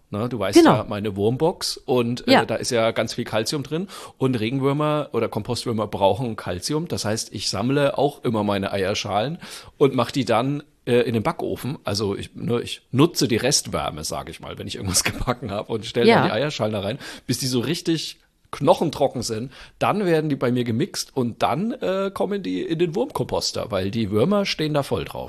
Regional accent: Bamberg, Bavaria, Germany; Na freilich, sogar in meine Geburtsstadt nach Bamberg.

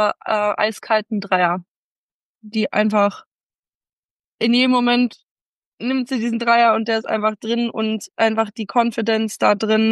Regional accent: Berlin, Germany; weil ich als Berlinerin muss natürlich irgendwas aus Berlin drin haben.

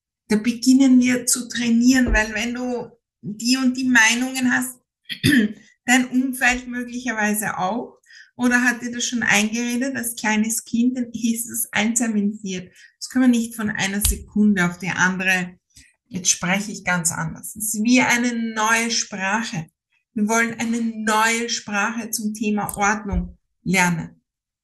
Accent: Austria; ich bin Österreicherin.

